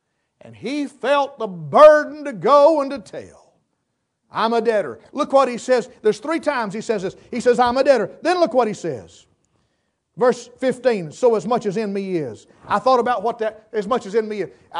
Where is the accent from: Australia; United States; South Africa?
United States; North Carolina; I was raised here in West North Carolina. First I'd ever been, was just, to the beach and back. I had never been nowhere. Never been out of the country. Don't speak but one language